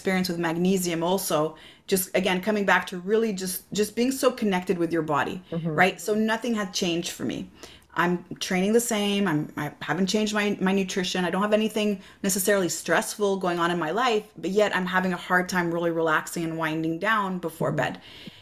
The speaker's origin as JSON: {"language": "English", "region": "Quebec", "country": "Canada", "said": "So, you know, I'm from Quebec."}